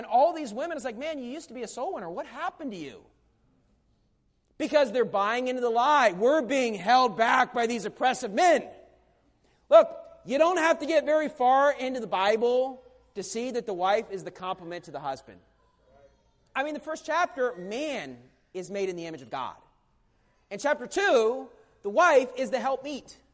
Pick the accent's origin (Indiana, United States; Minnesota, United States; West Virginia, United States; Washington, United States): West Virginia, United States; You know, I grew up in West Virginia, but I think of the old country song